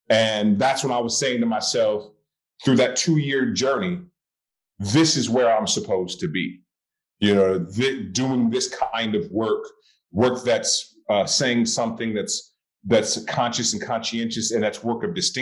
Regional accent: Oakland, California, United States; I wanted to get out and as far as I could from Oakland.

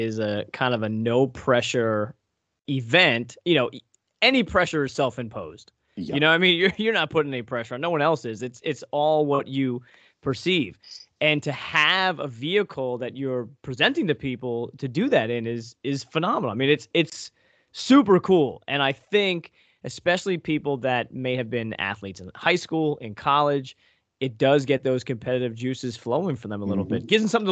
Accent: Pennsylvania, United States; All right, Craig, so I'm from Northeast PA.

